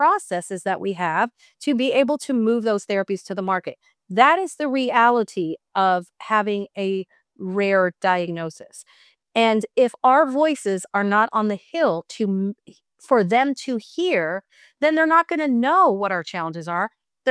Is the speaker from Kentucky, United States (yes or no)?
yes; Kentucky, United States; Well, Louisville, for the listeners, Louisville is my home race. That's where my family lives. I'm from Kentucky.